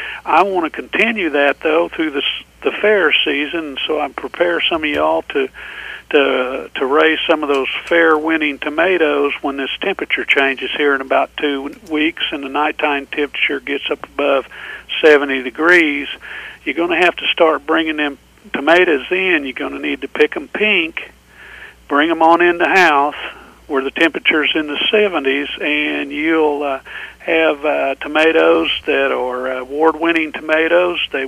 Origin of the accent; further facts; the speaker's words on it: Waynoka, Oklahoma, United States; I'm from Winoka, Oklahoma, in Woods County in the Northwest.